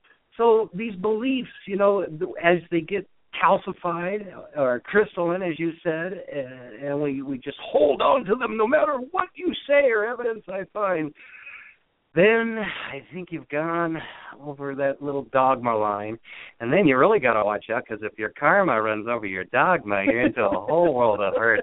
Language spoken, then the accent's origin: English; United States; Me in my 50s growing up in America, land of the home of the brave, you know, land of the free and all this sort of stuff.